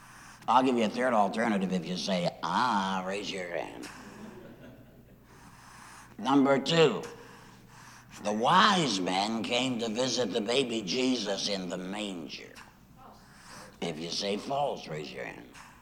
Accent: Detroit, Michigan, United States; also born or lived in South Carolina; I'm a country boy. I was raised most in Detroit, born in South Carolina, went back there and graduated from high school and college.

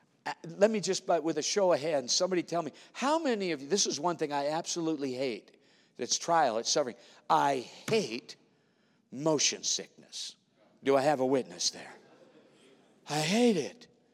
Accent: Minnesota, United States; from my farm boy days, growing up in Minnesota, to the Marine Corps

